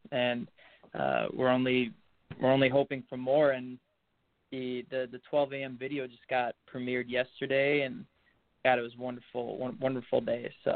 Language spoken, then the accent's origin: English; Chicago, Illinois, United States; I'm from Chicago, Illinois. I'm a recording artist